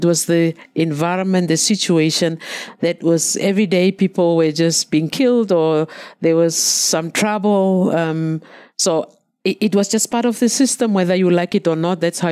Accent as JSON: {"language": "English", "town": "Windhoek", "region": "Khomas", "country": "Namibia", "tie": "born or raised there", "said": "I was born in Windhoek, which is where we are now. Mm-hmm. Not very far from here, maybe 20 minutes drive in I was born in a location there, and I grew up in Windhoek, but not where you are now."}